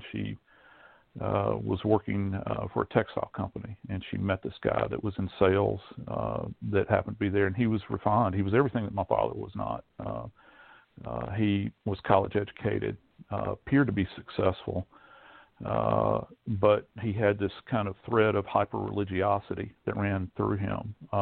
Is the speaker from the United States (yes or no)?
yes; Louisiana, United States; born there; I was born in North Louisiana, but all of my family lived in South Louisiana in the New Orleans area, and had uncles down there and extended family.